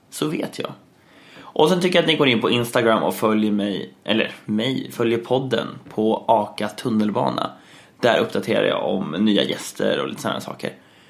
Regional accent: Björkvik, Södermanland, Sweden; Eller jag är från Björkvik och du är från Vingåker.

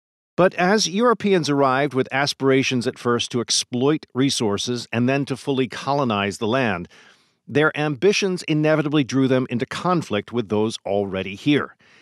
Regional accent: New York, United States; But here in the Northeast, and I'm speaking from New York State myself

